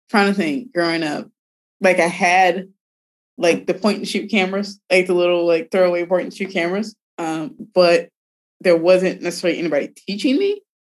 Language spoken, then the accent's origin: English; Detroit, Michigan, United States; You know, one of the things growing up in Detroit, you know, a lot of other kids in my classes and whatnot, when I in grade school, they never went to hockey games.